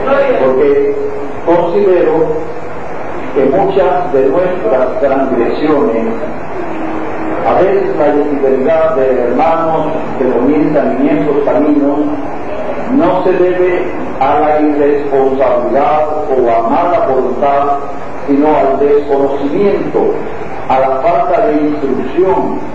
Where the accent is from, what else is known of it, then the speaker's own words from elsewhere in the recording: Cuba; ya que dado mi condición de cubano en ningún país me recibía más de 30 días